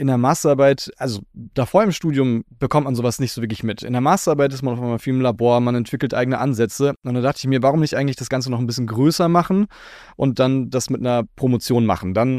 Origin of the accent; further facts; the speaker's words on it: Freiburg, Baden-Württemberg, Germany; also ich komme auch hier aus Freiburg